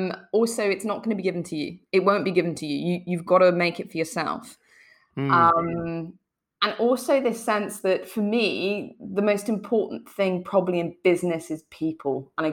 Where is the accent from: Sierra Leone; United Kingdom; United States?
United Kingdom; Liverpool, North West England; we're originally from Liverpool, right? Our family are from Liverpool.